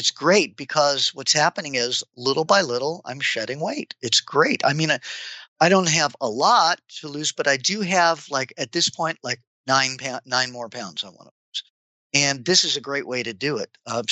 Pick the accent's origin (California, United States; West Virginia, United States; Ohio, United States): California, United States; Los Angeles; When I was about 9 or 10 years old, I grew up in Los Angeles.